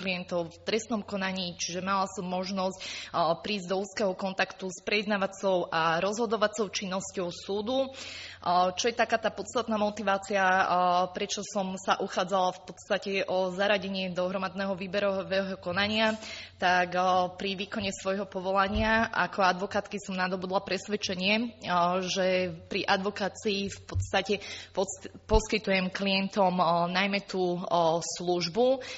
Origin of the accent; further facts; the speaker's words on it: Nitra, Nitra Region, Slovakia; pochádzam z Nitry.